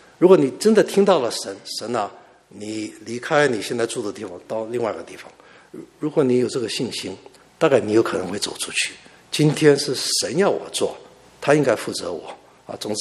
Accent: South Korea; 但是这一刻我在韩国长大的时候，他们常常唱这个我的家在山的那一边

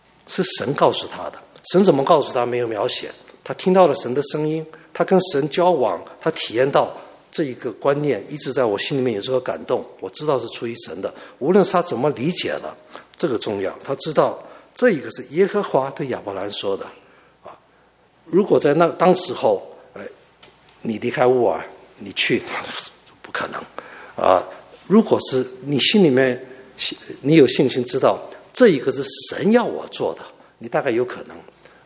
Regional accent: South Korea; 但是这一刻我在韩国长大的时候，他们常常唱这个我的家在山的那一边

